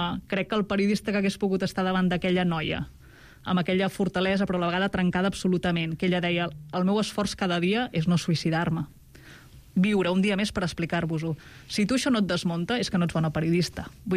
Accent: Sant Joan de Mediona, Catalonia, Spain; moved away; llevar-te a Sant Joan de Mediona, al meu poble, 500 habitants, amb una calma absoluta

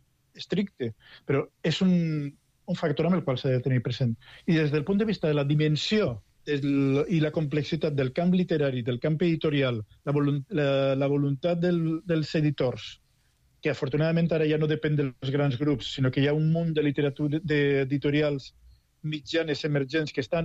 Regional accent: Catalonia, Spain; ai, que pobrets que som els catalans

